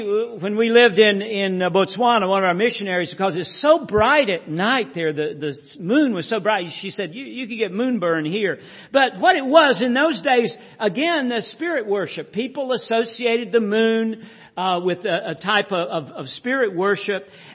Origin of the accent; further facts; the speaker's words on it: Marshville, North Carolina, United States; when I was a child growing up in Marshville and grew up on the farm there, and we had this garden.